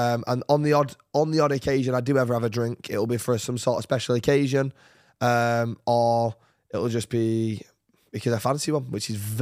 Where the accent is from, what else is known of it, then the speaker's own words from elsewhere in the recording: United Kingdom; I'm British